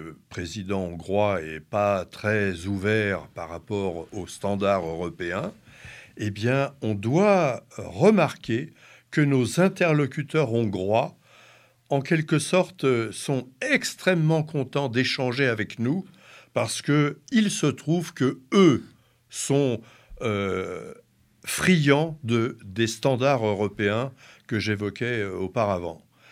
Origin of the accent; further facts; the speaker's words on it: Corsica, France; la route finale est une route qui tourne, comme chez nous en Corse.